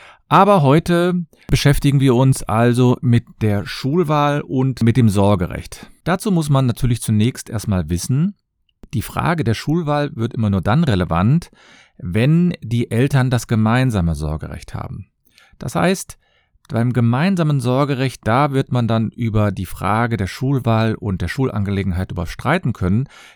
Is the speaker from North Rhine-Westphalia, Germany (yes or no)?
yes; Cologne, North Rhine-Westphalia, Germany; ich komme aus Köln und ich freue mich, dass ihr wieder dabei seid.